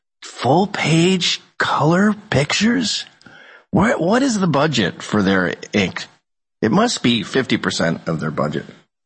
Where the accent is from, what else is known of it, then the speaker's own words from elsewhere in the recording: Scotland, United Kingdom; I'm Scottish.